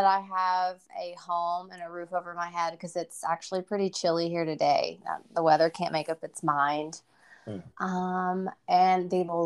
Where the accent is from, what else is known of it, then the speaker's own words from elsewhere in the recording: Georgia, United States; Well, I was born and raised in Georgia, so I have some very deep Southern roots.